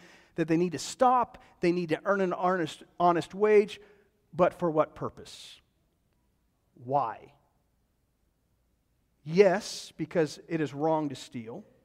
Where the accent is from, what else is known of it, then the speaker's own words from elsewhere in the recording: Pittsburgh, Pennsylvania, United States; I always think of a situation involving my brother when we were growing up. Growing up outside of Pittsburgh, every Saturday night during the winter was bowling night for our family.